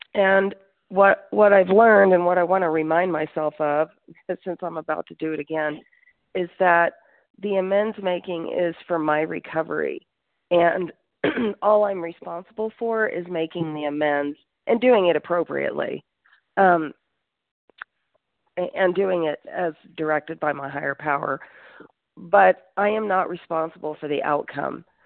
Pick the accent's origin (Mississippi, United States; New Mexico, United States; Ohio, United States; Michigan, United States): New Mexico, United States; I'm from New Mexico.